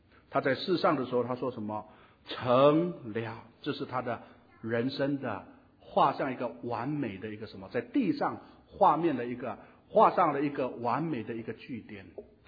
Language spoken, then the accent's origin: Chinese; Singapore; 我是中国人，我是华人，我是新加坡人